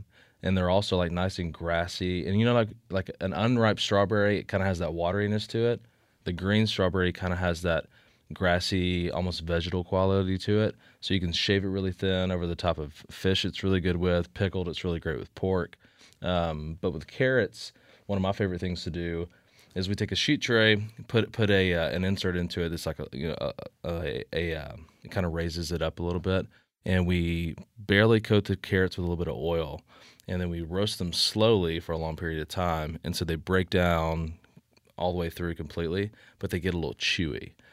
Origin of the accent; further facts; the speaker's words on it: Georgia, United States; I'm from Georgia. I'm a little biased about the peaches